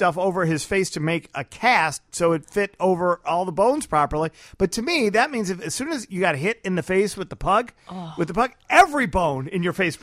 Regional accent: United States; As an American kid, now this is an interesting thing because as an American kid, you're growing up especially as a hockey fan, and almost all of your idols are Canadian.

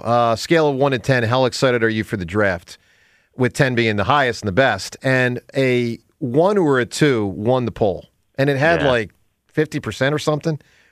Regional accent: Philadelphia, Pennsylvania, United States; I'm from Philadelphia and proud of it.

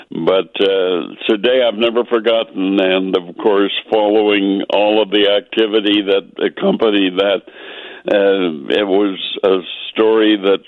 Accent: Wisconsin, United States; I grew up in Wisconsin

